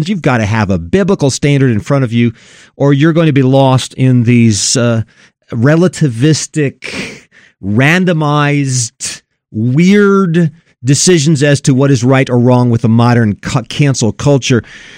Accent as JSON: {"language": "English", "country": "Japan", "tie": "born or raised there", "said": "I grew up in Japan, okay? We grew up eating with hashi"}